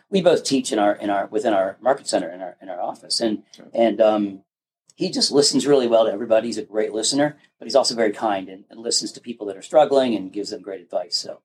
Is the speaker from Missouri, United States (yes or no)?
no; Pennsylvania, United States; I grew up in Pennsylvania, met my wife in Rhode Island. We got married in Rhode Island, moved out to Montana.